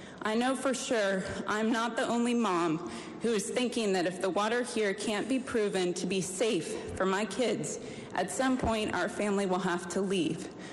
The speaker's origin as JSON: {"language": "English", "region": "West Virginia", "country": "United States", "tie": "born or raised there", "said": "Born and raised in West Virginia, for the past 5 years, I've lived in Charleston."}